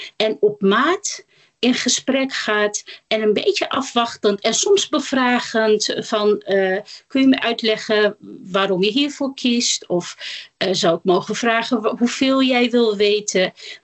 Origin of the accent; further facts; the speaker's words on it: Netherlands; Ik ben van Turkse komaf. Ik woon mijn hele leven lang al in Nederland. Dus al 49 jaar.